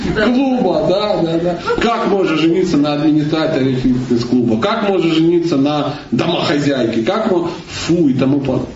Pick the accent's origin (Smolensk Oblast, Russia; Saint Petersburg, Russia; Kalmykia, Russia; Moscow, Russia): Kalmykia, Russia; born there; Я родился в Калмыкии, у меня дедушка буддист, бабушка буддист, кот буддист, все буддисты. И я буддист.